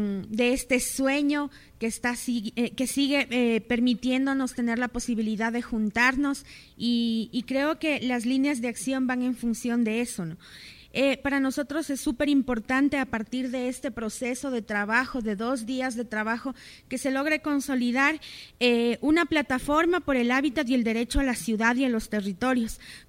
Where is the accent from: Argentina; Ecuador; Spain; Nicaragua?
Ecuador; Y eso nos involucra a todos y a todas como ciudadanos ecuatorianos y del mundo.